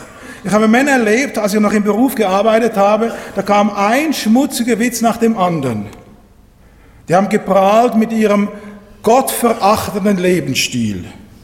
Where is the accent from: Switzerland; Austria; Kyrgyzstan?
Switzerland; Zurich; Ich bin aufgewachsen am Pfäffikersee.